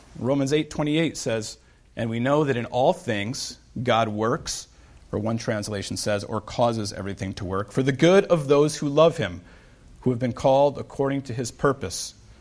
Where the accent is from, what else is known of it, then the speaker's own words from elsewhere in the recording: Indianapolis, Indiana, United States; You know, I just mentioned that I came from Indiana, lived in Indianapolis